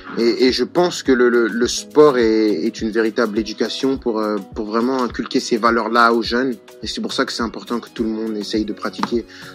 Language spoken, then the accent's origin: French; France; C'est classique quand on est français, pas très original.